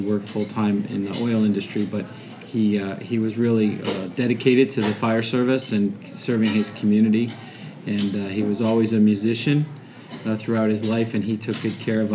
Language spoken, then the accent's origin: English; North Haven, Connecticut, United States; I was born and raised in North Haven, Connecticut.